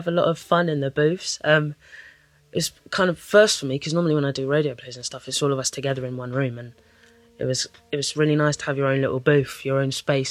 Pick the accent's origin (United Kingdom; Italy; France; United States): United Kingdom; London; now in Cardiff, United Kingdom; Yeah, I'm from South London originally.